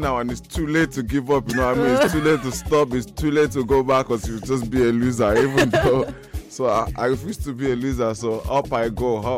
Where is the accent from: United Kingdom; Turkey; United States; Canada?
United Kingdom; Peckham, London; What made it easy for me is that I grew up in Southeast London.